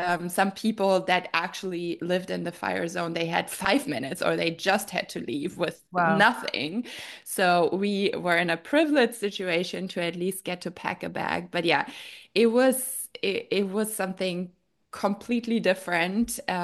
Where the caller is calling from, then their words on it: Santa Monica, California, United States; I am in Santa Monica.